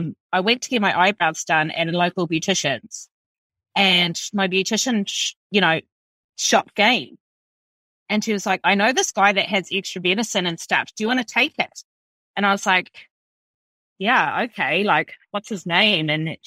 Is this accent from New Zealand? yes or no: yes; New Zealand; I'm from rural New Zealand, so I grew up in New Zealand.